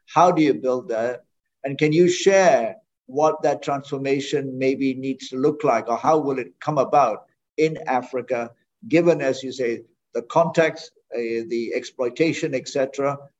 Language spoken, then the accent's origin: English; Malaysia; I come from Southeast Asia, I come from Malaysia, etc.